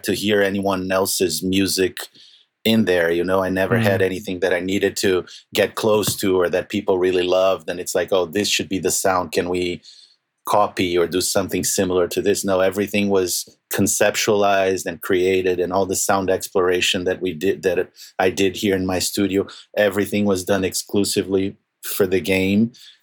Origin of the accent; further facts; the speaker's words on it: Brazil; I'm from Brazil, but I've spent time in Argentina.